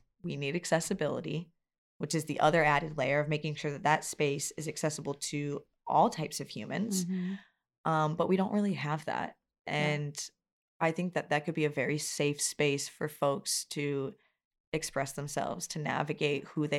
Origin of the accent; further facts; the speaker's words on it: Des Moines, Iowa, United States; growing up in Des Moines, you know, I lived more so closer to downtown Des Moines, but went to school out in Waukee